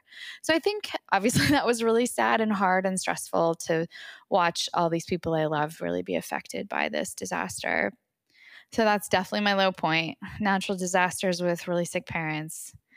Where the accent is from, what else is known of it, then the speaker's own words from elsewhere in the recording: Redding, California, United States; my hometown is Redding, California, which was pretty severely burnt in the Carr Fire, which is one of the wildfires that's burned throughout Northern California.